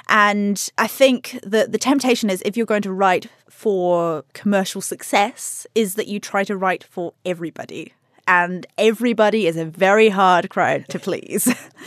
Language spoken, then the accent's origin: English; New Zealand; But also, I'm a Kiwi. That's what I know. I know I don't sound like a Kiwi, but I was born here.